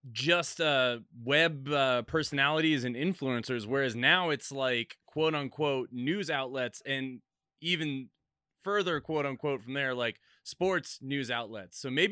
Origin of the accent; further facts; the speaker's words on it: Fairfax, Virginia, United States; Oh, okay, I'm from Fairfax.